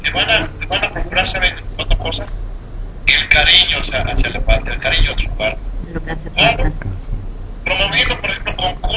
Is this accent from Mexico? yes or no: yes; Mexico; Y si alguien tiene imaginación en este planeta, pues somos los mexicanos.